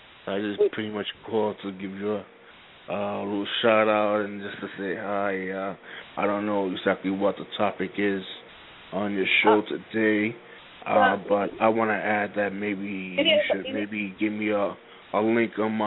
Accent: Binghamton, New York, United States; I'm originally from Binghamton, New York. It's upstate from New York City. I represent Binghamton, New York. This is where I live.

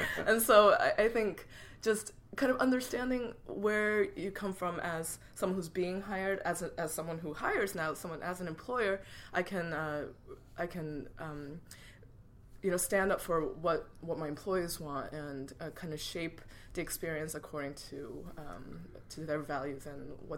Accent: United States; just because, you know, I am Korean American.

